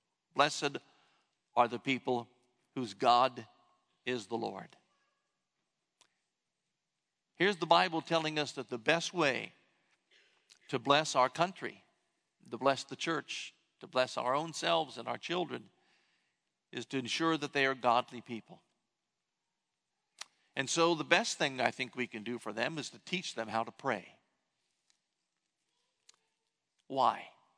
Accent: Columbus, Ohio, United States; H.C. Leupold was a Lutheran commentator from my hometown of Columbus, Ohio

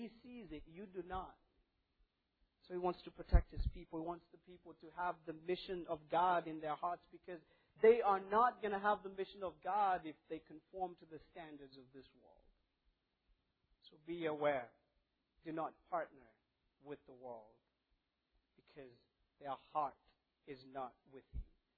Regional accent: Kenya; It's a British dessert, which I've probably seen because I'm from Kenya.

